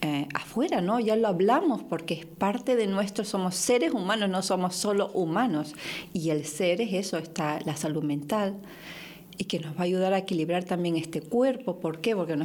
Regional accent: Miami, Florida, United States; accent: Miami; tengo un acento mayamense.

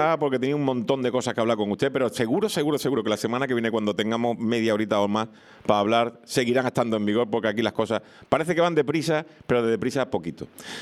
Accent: Canary Islands, Spain; el 5% de la población, que somos en Canarias

